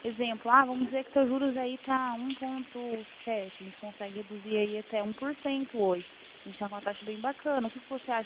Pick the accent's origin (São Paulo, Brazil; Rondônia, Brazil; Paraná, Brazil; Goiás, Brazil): Paraná, Brazil; eu sou aqui do Paraná, na verdade.